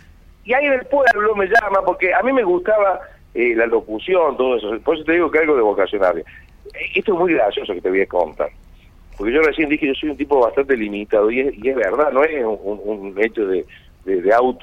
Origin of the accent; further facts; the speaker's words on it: Villa María, Córdoba, Argentina; moved away as an adult; Yo soy de Villa María. Yo nací en Villa María. Tengo toda mi familia en Villa María. Y a los 22 años me fui a Barrotara